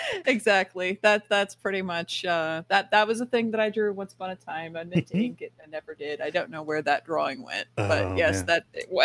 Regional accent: the South, United States; I'm a Cuban and I'm female, so, and I'm from the South, so that's where I fit in.

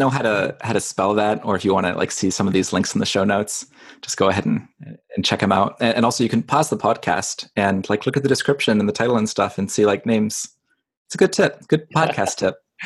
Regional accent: Belgium; I mean, I grew up in Belgium, so yeah, exactly.

